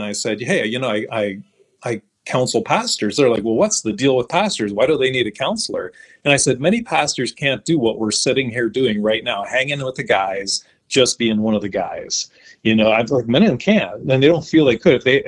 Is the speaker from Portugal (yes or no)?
no; Canada; born there; You know, I'm Canadian by birth, so I love playing ice hockey.